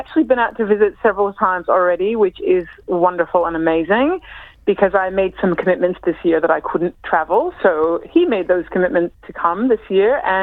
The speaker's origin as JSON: {"language": "English", "town": "Los Angeles", "region": "California", "country": "United States", "tie": "born or raised there", "moved": "yes", "lives_now": "Australia", "said": "I grew up in Los Angeles. So I am a bit of a cultural mutt, because my parents were immigrants to the US and then I emigrated to Australia. So I've grown up in a multicultural household"}